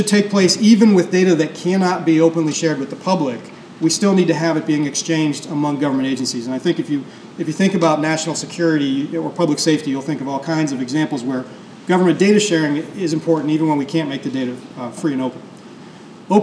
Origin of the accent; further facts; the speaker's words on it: Youngstown, Ohio, United States; because I'm from Youngstown, Ohio, which is one of the polka capitals of the universe